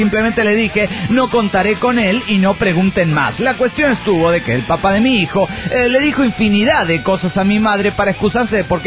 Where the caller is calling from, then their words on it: Chetumal, Quintana Roo, Mexico; de Chetumal, Quintana Roo, México.